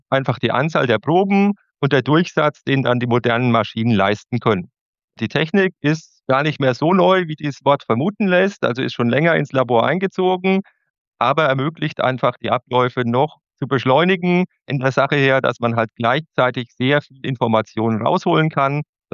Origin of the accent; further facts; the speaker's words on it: Bavaria, Germany; Aufgewachsen bin ich in der Nähe von Würzburg. Also ich bin schon in gewisser Weise aus der Gegend, habe auch in Würzburg studiert